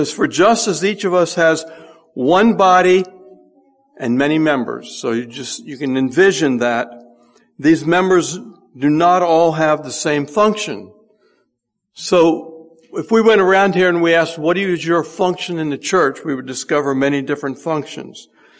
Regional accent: Denbigh, Virginia, United States; born there; I was born in Denby, Virginia. How many of you ever heard of Denby, Virginia? Oh, okay. It's very small square mileage area in the northern part of Newport News, Virginia

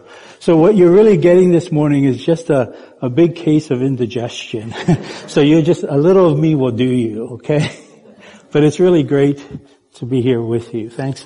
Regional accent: New Holland, Pennsylvania, United States; So growing up in New Holland, you know, this is Lancaster County.

